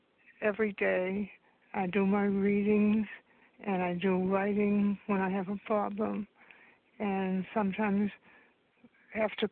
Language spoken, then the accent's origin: English; Rockland, Massachusetts, United States; I'm from Rockland, Massachusetts, and I have been in program for a long time